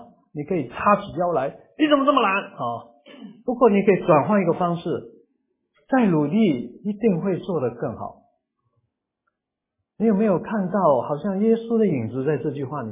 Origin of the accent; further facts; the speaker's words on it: Guangdong, China; 我是广东人了，大家都知道哈。我虽然娶了福建太太呢，不过我的福建话呢还是磨练凳了，就是讲不通顺了。